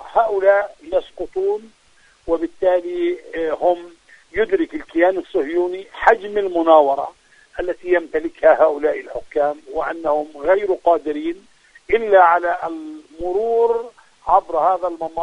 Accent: Palestine; علينا كفلسطينيين أن ندرك أن مصالحنا وحقوقنا لا ترتبط بحال من الأحوال بالمراهنة على هؤلاء

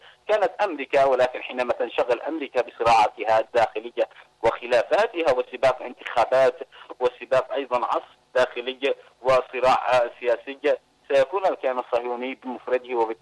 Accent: Yemen; يجب أن نفتخر بها نحن كيمنيين

